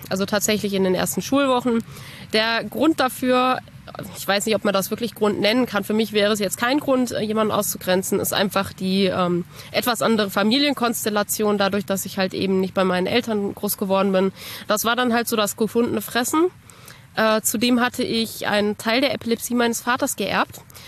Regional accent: Bad Arolsen, Hesse, Germany; Geboren und aufgewachsen bin ich in Bad Arolsen, ich habe bei meinen Großeltern gelebt.

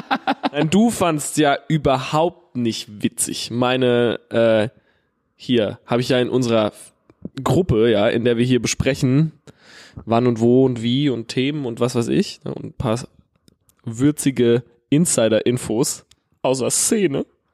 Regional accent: Herxheim, Rhineland-Palatinate, Germany; ich komme ja aus Herxheim, habe ich ja breit getreten, wie so sehr, wie es nur geht.

